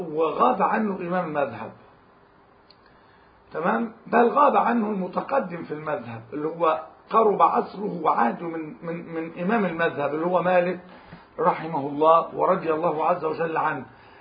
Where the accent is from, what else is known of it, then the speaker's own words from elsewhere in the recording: Sharqia Governorate, Egypt; كما نرى مثلا عندنا في الشرقية طقوس معينة في الأكل والكلام إلى آخره